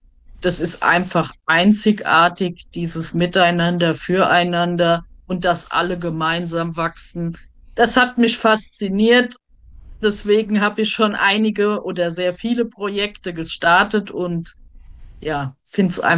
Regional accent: Germany; ich komme aus Deutschland, lebe in der Nähe von Mainz

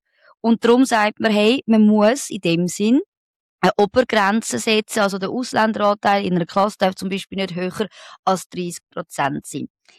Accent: Switzerland; German is a second language; und Schweizerin bin ich auch noch.

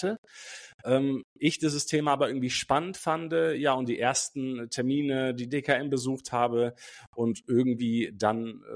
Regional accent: Germany; born there; Ja, also meine Eltern, die sind selbst in Polen geboren worden. Ich bin hier in Deutschland geboren.

